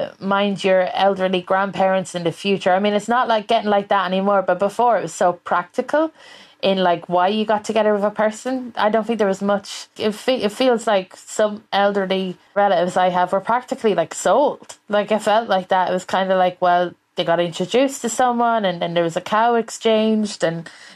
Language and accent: English; Leinster, Ireland; I'm from Westmead